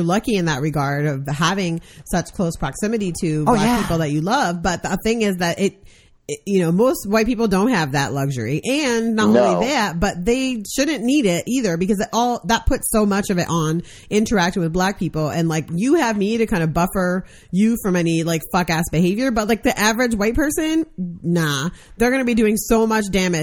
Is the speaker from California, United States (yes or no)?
yes; Berkeley, California, United States; I grew up in Berkeley. I have a black daughter